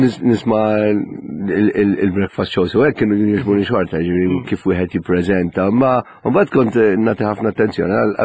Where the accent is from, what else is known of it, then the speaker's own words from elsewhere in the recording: Cottonera, South Eastern Region, Malta; Il-Kottonera.